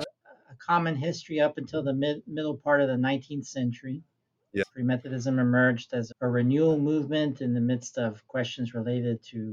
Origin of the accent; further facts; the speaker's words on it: Hermosillo, Sonora, Mexico; also born or lived in Guadalajara; I was born in Guadalajara, but I was mostly raised in Hermosillo, which is south of the Arizona border.